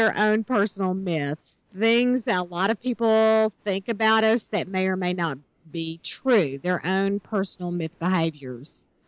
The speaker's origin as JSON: {"language": "English", "region": "Texas", "country": "United States", "said": "I do too, only because I'm from Texas and a lot of people I know are that way."}